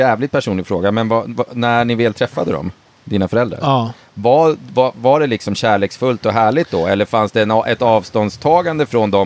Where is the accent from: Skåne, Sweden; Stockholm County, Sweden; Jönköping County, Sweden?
Stockholm County, Sweden; Norrtälje; Jag kommer från Norrtälje.